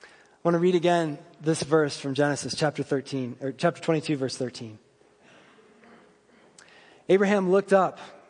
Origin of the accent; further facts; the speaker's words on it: Michigan, United States; I'd seen God's faithfulness in the formation of a new church in my hometown when I moved back to Michigan